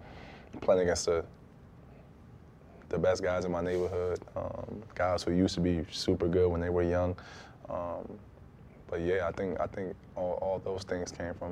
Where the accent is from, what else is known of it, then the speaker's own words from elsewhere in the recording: New York City, New York, United States; growing up in New York, being a New York City kid, you know, knowing the history of the Apollo